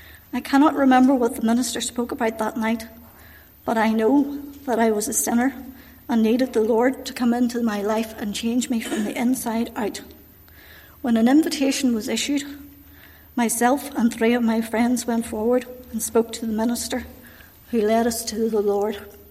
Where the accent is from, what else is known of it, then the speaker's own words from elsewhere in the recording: Armagh, Northern Ireland, United Kingdom; I was born in Armagh and I've lived in the city all my life.